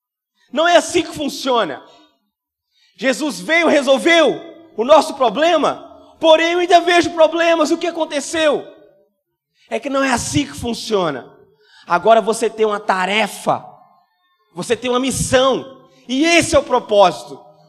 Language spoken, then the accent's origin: Portuguese; Governador Valadares, Minas Gerais, Brazil; Eu sou de Valadares, irmão. Nós estamos aprendendo português ainda.